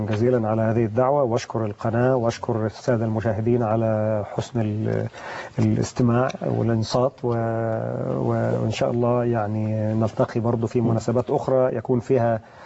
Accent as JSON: {"language": "Arabic", "country": "Egypt", "said": "احنا كمصريين من أعضاء التدريس"}